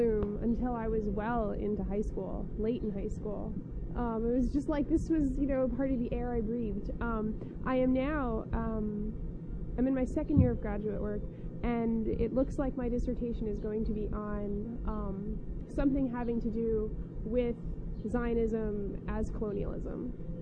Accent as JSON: {"language": "English", "town": "Bronx", "region": "New York", "country": "United States", "said": "I'm a graduate student in the history department here at the U of I. I am originally from the Bronx, grew up in a non-observant Jewish family"}